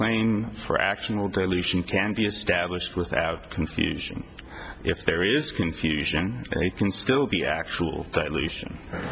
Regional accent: Palo Alto, California, United States; I'm from Palo Alto myself.

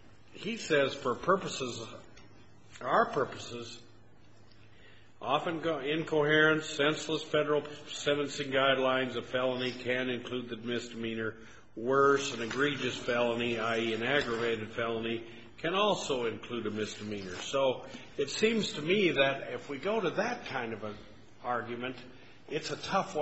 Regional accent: Idaho, United States; again, I'm from Idaho, so I may be saying these wrong

